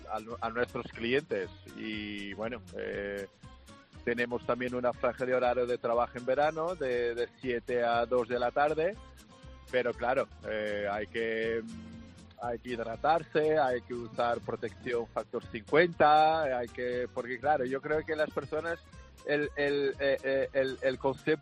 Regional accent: Portugal; No, yo soy portugués.

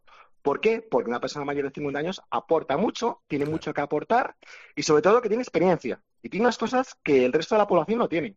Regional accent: Madrid, Community of Madrid, Spain; also born or lived in abroad; Bueno, yo viví muchos años fuera de España. Decidí regresar a España, a Madrid. Yo soy madrileño.

